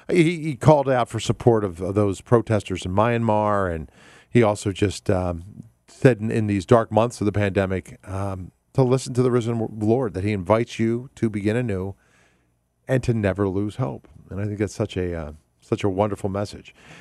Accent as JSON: {"language": "English", "region": "Pennsylvania", "country": "United States", "tie": "born or raised there", "said": "I grew up on the East Coast. I'm a son of Pennsylvania, and I remember as a kid, you know, riding my bike in my area, my neighborhood"}